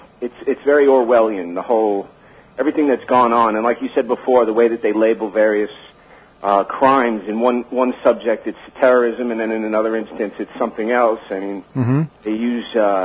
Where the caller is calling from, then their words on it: Miller Place, New York, United States; Miller Place.